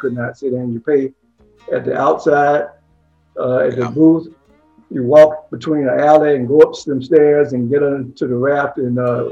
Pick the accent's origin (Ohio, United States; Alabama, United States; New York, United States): Alabama, United States; Alabama being right next door to Mississippi, and growing up in the Jim Crow law area, one of my mother's harshest fears were nightmares